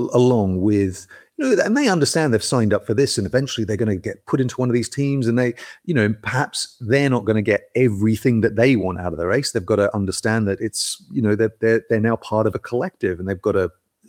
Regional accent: Australia; now in United Kingdom; I am Australian originally, though I've been in the UK 25 years now. Yeah, I am. Yeah, but I'm fairly well anglicized now.

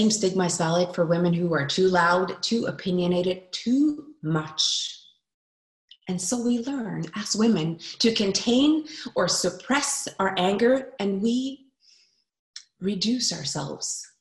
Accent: Norway; moved away; We had just moved here. It's my home country, but I've lived abroad for 20 years and we don't know a lot of people.

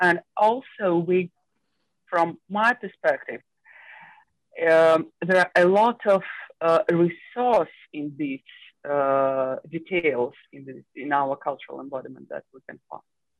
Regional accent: Moscow, Russia; English is a second language; also born or lived in Soviet Union; And I was born and I live in Moscow. Again, it's very multicultural place. And also I'm Jewish. I'm not Orthodox and I'm not, I don't follow, I don't practice.

